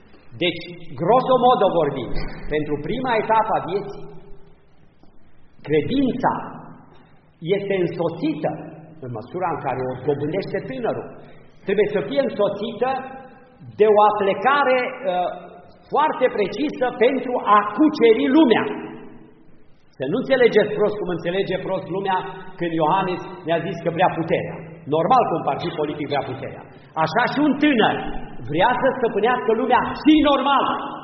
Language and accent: Romanian; Romania; E român, e, noi suntem români și cu asta basta.